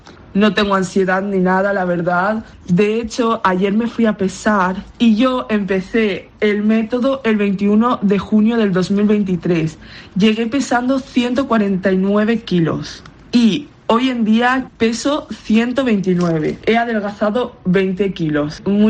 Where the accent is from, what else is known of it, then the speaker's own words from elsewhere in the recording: Valencia, Valencian Community, Spain; tengo 20 años, vine de visita a Uruguay, vengo de Valencia, vine en octubre del año pasado